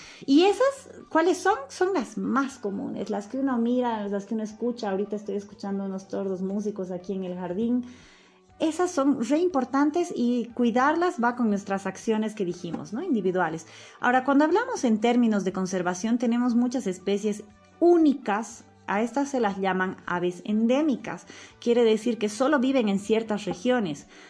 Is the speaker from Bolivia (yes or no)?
yes; Bolivia; Y yo como boliviano que tengo que saber